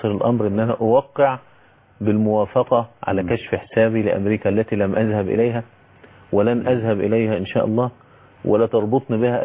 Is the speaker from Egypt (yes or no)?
yes; Egypt; انا كرجل مصري انا داخل ايه بامريكا؟ انا لا سافرت امريكا ولا لي اقامه في امريكا ولا لي عمل في امريكا.